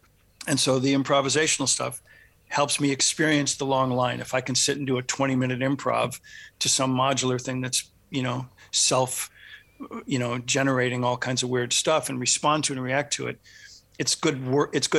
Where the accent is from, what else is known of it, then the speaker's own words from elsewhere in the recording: Midwest, United States; I'm a Midwesterner and I need to fish and I need seasons.